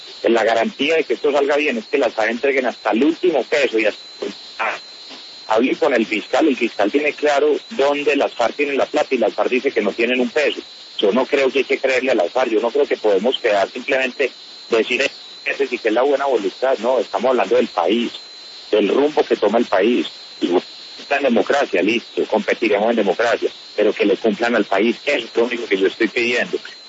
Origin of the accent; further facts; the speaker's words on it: Colombia; como colombiano de muchos años también